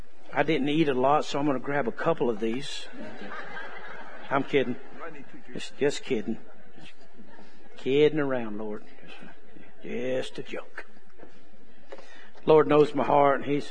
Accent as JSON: {"language": "English", "region": "Texas", "country": "United States", "accent": "Texas", "said": "And he understands my Texas accent."}